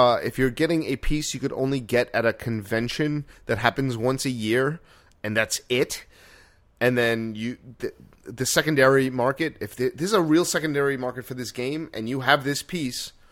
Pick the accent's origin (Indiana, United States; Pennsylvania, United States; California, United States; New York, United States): New York, United States; I mean, we're from New York, so we know what good food tastes like